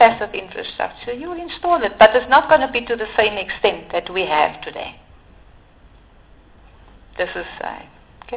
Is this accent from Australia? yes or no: no; South Africa; I'm now just talking as a South African, a normal South African